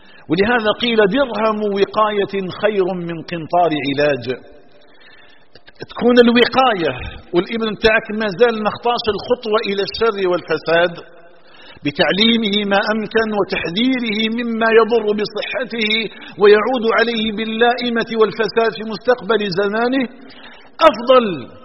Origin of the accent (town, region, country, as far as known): Algeria